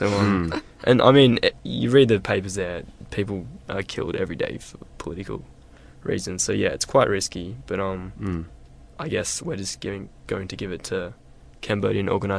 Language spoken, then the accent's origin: English; Australia; me as an Australian, a kind of young 23-year-old Australian